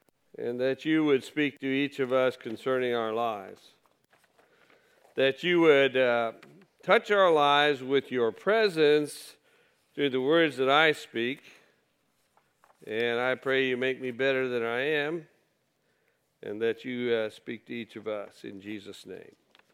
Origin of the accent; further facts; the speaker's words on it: Decatur, Illinois, United States; I moved here in 1998, and of course I grew up here in Decatur